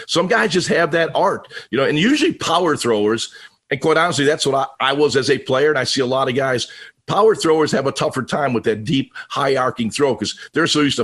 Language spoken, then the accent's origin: English; Lackawanna, New York, United States; I grew up in Buffalo, New York, a suburb called Lackawanna